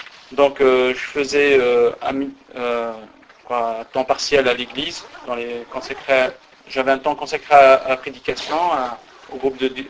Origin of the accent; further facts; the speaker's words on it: Kabylie, Algeria; Il y a un dicton chez nous, je suis originaire de Kabylie